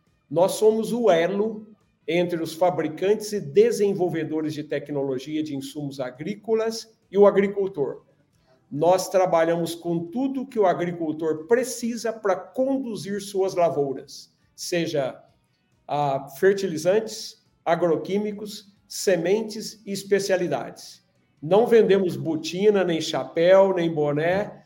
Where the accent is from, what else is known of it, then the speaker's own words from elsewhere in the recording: Minas Gerais, Brazil; sou aqui de Minas Gerais, estou falando aqui do sul de Minas.